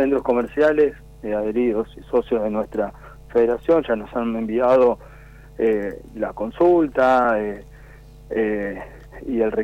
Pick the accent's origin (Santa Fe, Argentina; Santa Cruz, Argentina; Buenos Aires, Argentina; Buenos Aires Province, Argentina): Santa Fe, Argentina; Esperanza; Yo soy de Esperanza, exactamente.